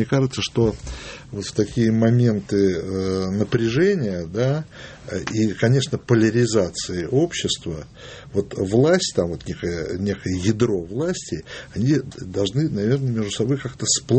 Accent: Russia; И когда узнали, что я из России

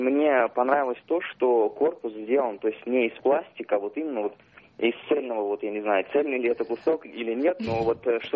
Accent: Korolyov, Moscow Oblast, Russia; я из Королева.

